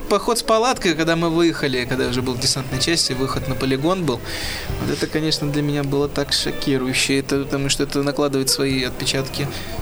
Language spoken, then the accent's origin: Russian; Moscow, Russia; а я всю жизнь, стоит отметить, жил в Москве и до этого как-то выезжал там немного